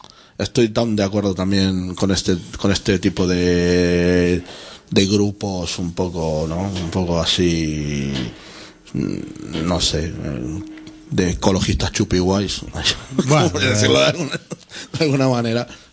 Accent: Argentina; yo como buen argentino, como carne

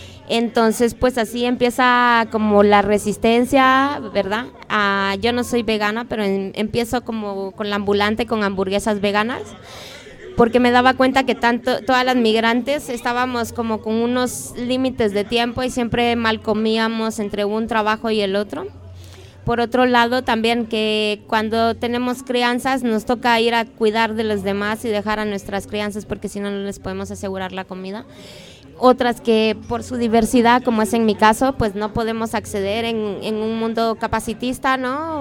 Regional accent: Guatemala; now in Spain; yo soy de origen guatemalteco. Entonces, bueno, yo llego aquí en el 2002

